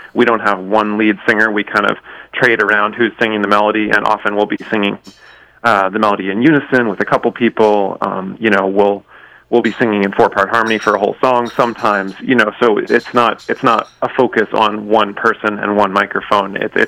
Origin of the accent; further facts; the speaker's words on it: Lakeville, United States; I'm originally from Lakeville, and I play guitar and banjo.